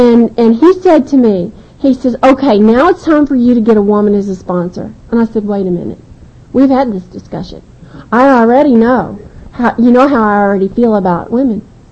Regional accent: Texas, United States; And I am from down south. I'm from Texas.

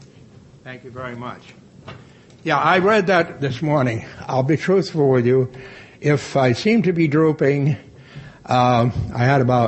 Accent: Maine, United States; moved away as an adult; now in Florida, United States; I'm from Maine. I lived in Maine for 18 years. I've lived in Florida, thank God, for about 20. Longest I've lived in any place in my life.

